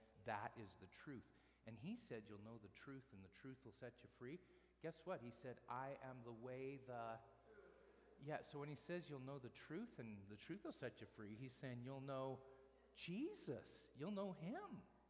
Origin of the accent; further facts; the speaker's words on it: Canada; That's who he is, but I'm Canadian.